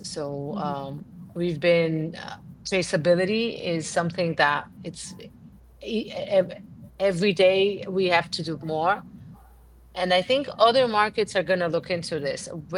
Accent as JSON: {"language": "English", "region": "São Paulo", "country": "Brazil", "said": "Oh yeah, I'm from Sao Paulo. I actually live in Sao Paulo. I commute every other week. I get on a plane and come here."}